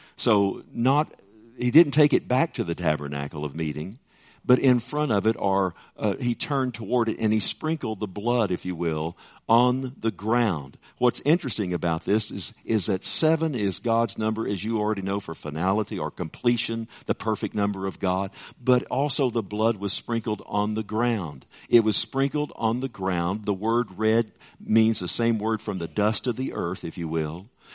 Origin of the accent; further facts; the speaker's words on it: Texas, United States; we all, you know, we're from Texas, we know what a heifer is